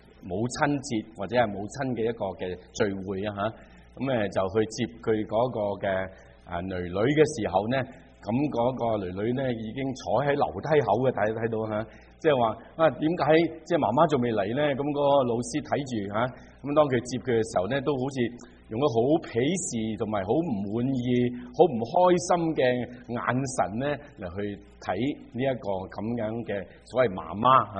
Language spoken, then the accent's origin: Cantonese; China